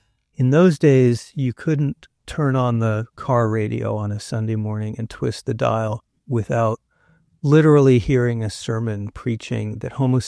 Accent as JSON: {"language": "English", "town": "Phoenix", "region": "Arizona", "country": "United States", "tie": "born there", "said": "I was born in Phoenix, Arizona, in 1960, at a very different time."}